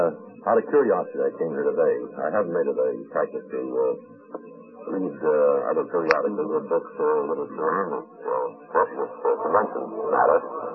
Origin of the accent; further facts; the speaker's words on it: New Jersey, United States; Outside New Jersey.